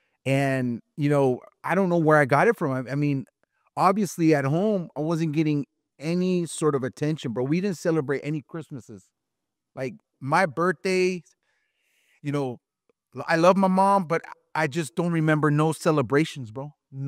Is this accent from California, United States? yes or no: yes; Santa Ana, California, United States; born there; I was born in Santana, Orange County. A lot of people might think, oh, you know, he's from San Diego. I almost feel like I'm from San Diego because, I mean, we ran away.